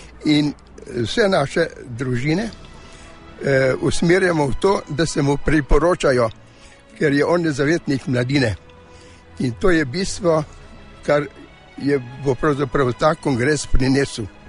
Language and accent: Slovenian; Mokronog, Southeast Slovenia, Slovenia; Je tudi moj rojak. On je zvodal doma, jaz sem pa iz Mokronoga.